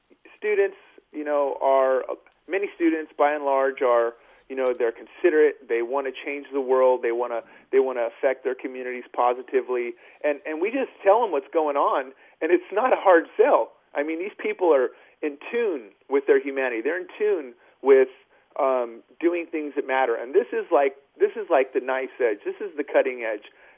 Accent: California, United States; I'm a member of this community. I'm a person. I'm a Californian, and I'm not having it.

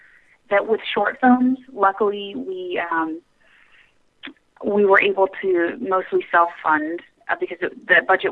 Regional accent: McAllen, Texas, United States; also born or lived in New York / Los Angeles; I grew up in a small town in Texas named McAllen, which was a lovely, wonderful place to gr

